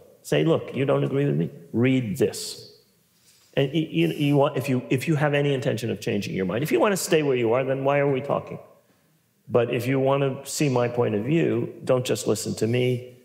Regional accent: New York City, New York, United States; I mean, I grew up in New York City.

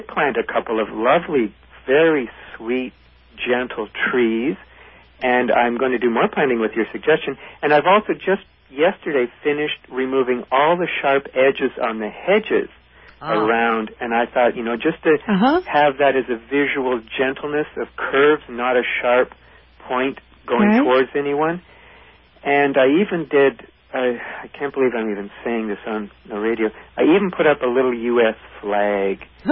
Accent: Canada; also born or lived in Bay Area; now in Portland, United States; I'm actually from Canada, but I moved here a month ago from the Bay Area.

